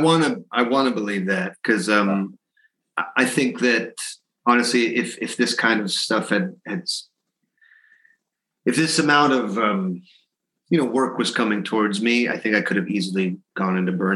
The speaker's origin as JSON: {"language": "English", "region": "England", "country": "United Kingdom", "said": "you know, as like an English guy"}